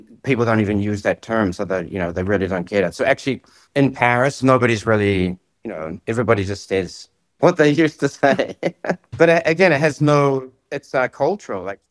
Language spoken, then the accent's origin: English; North Island, New Zealand; I'm from the North Island, which is actually subtropical.